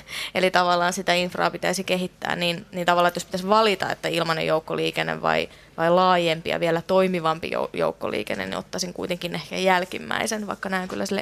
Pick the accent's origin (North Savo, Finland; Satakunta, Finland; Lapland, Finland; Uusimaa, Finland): Uusimaa, Finland; Helsinki; olen itse Itä-Helsingistä kotoisin